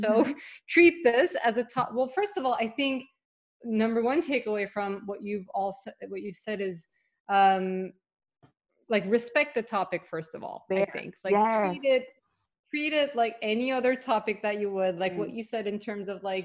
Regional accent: Turkey; like, I grew up in Turkey. We're also very similar education system there.

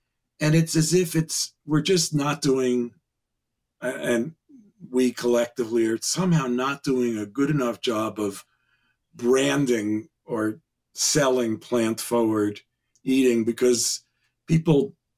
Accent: Manhattan, New York, United States; I think I was lucky that I grew up in Manhattan, where I was really exposed to a lot of different foods

